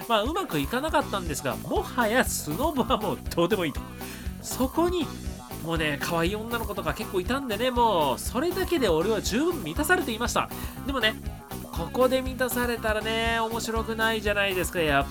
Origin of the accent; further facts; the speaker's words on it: Shizuoka, Japan; 僕の地元は静岡なんですけれども、全然ね雪降らないんですよ僕の地元。4年に1回粉雪が降ればまあ街は大騒ぎみたいなね。